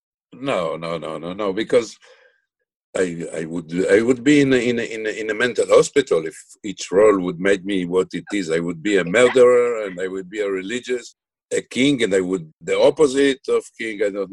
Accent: Israel; two women who came to me and asked me if I am an actor from Israel and if I play Stiesel. I told them yes.

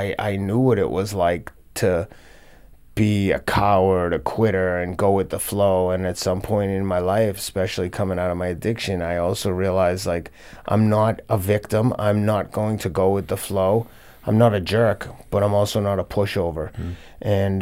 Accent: United Kingdom; like what we were saying about being British, like I just always speak up.

